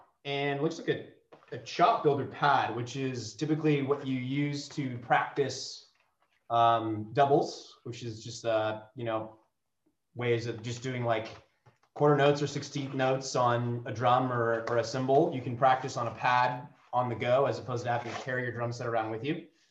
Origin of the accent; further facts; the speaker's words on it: California, United States; growing up in the Bay Area and in Silicon Valley, I've always been super interested in tech and entrepreneurship and investing.